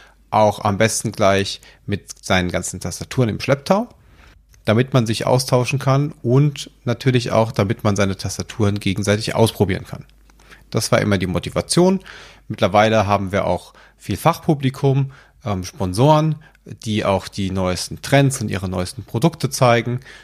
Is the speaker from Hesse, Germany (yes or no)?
yes; Frankfurt, Hesse, Germany; Ich komme aus Frankfurt